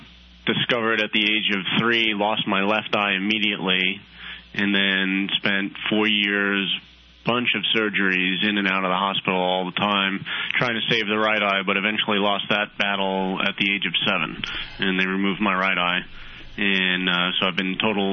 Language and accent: English; Long Island, New York, United States; No, I grew up on Long Island, New York.